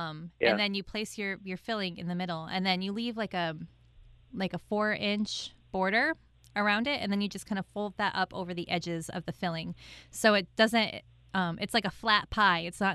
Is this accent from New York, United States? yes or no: yes; New York, United States; Yeah, so I grew up out near the Finger Lakes, and we have grape pie.